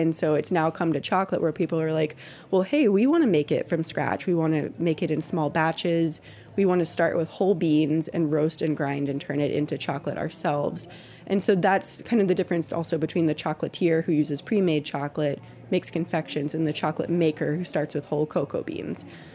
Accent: Texas, United States; I'm from Texas. I just moved here 2.5 years ago.

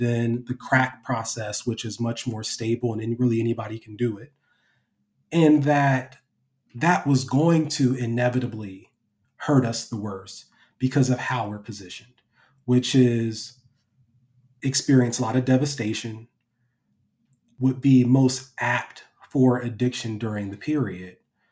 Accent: Columbus, Ohio, United States; is, you know … growing up in Columbus, Ohio

